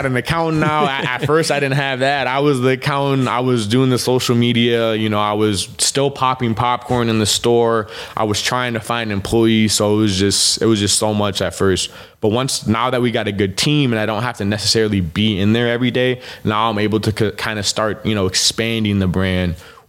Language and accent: English; Rochester, United States; I want to bring one to my hometown before you start getting too big and, opening too many spots and kind of forget about me. So I knew he was working on another location that's kind of by the Cub Stadium. And I was like, can we please try to put one in Rochester